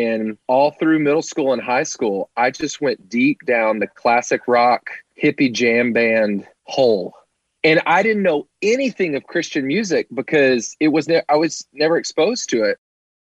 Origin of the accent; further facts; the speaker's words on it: Cookeville, Tennessee, United States; So I grew up in Cookeville, Tennessee. I grew up in a church that did not welcome musical instruments into the church.